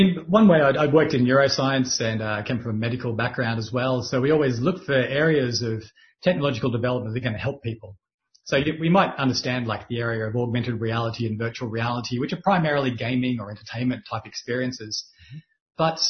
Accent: Australia; now in United Kingdom; So I come from Australia, if that's not apparent to a lot of people already, and I came over here 15 years ago or so on a whim.

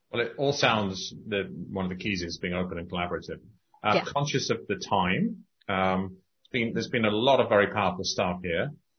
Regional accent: Cayman Islands; and I come from the Cayman Islands, we don't have income tax.

